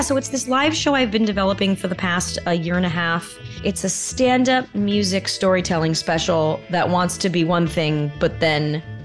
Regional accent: California, United States; And then I grew up in California and, you know, Mexican food is unbelievable.

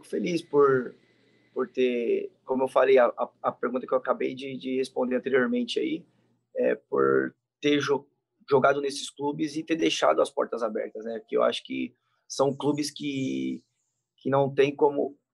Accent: São Paulo, Brazil; porque como eu sou de São Paulo, e surgiu a possibilidade de vir por empréstimo.

